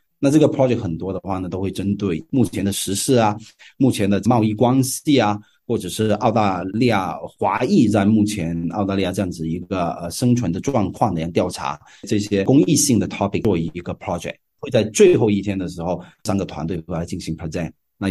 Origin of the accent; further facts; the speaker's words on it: China; moved away as an adult; now in Australia; 我是在国内长大的，然后我来到这边接受这边的高等教育